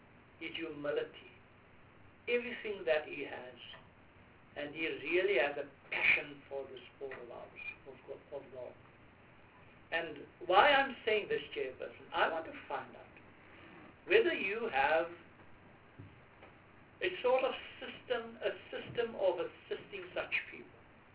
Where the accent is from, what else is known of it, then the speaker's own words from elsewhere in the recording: Port Elizabeth, Eastern Cape, South Africa; I know I'm from Port Elizabeth. I'm from the Eastern Cape